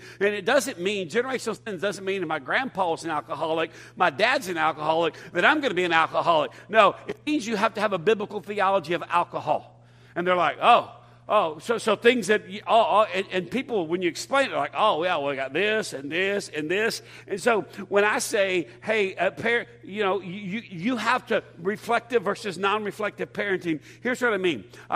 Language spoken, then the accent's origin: English; Texas, United States; I grew up in East Texas, okay? Just drunken rednecks that hunt anything, okay?